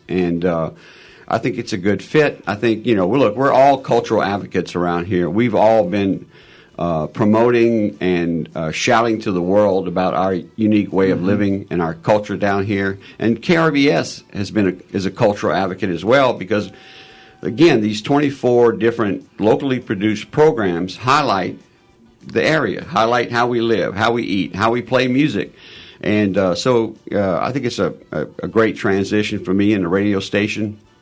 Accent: Crowley, Louisiana, United States; I'm originally from Crowley, Louisiana. Grew up in Crowley. My father was from New Jersey. My mother was from Crowley, Louisiana.

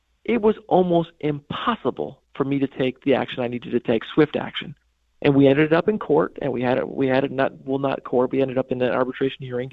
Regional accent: North Tonawanda, New York, United States; good to hear from someone from North Tonawanda, my hometown, home of the Lumberjacks.

